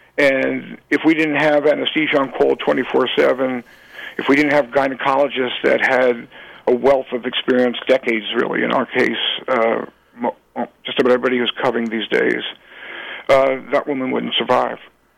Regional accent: New York, United States; I'm taking care of New Yorkers, and to be honest, I'm a New Yorker

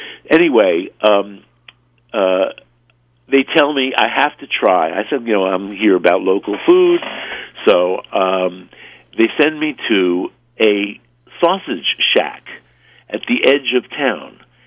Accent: Brooklyn, New York, United States; But I grew up in Brooklyn, so, you know, you could go to a pizzeria and get a sausage and pepper sandwich.

